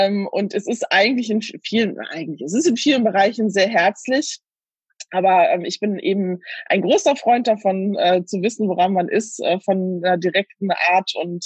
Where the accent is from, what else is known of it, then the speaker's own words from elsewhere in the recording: North Rhine-Westphalia, Germany; Ich bin zwar in NRW aufgewachsen, zuerst so in der Nähe von der holländischen Grenze und dann in dem harten, kulturschockmäßigen Ostwestfalen.